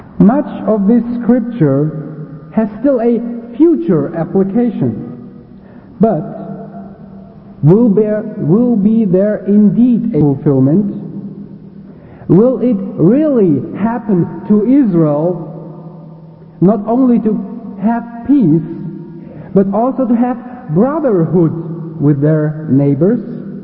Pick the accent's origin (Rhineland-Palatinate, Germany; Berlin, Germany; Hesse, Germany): Rhineland-Palatinate, Germany; Frankenthal; my hometown ecclesia of Frankenthal near Mannheim.